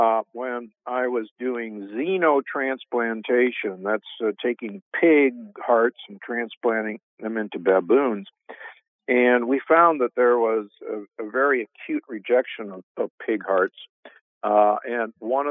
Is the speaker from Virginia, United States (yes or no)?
no; Omaha, Nebraska, United States; growing up in Omaha, Nebraska, which at that time hosted the world's largest stockyards